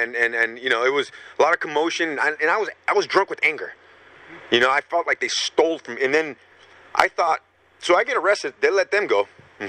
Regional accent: Watsonville, California, United States; I'm from Watsonville, man. You know, I'm from Clifford right there. I grew up there, man.

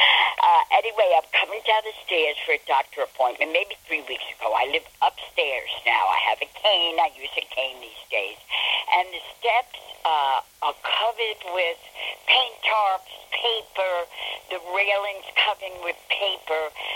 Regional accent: New York, United States; I come from the South Bronx. So I can have a temper.

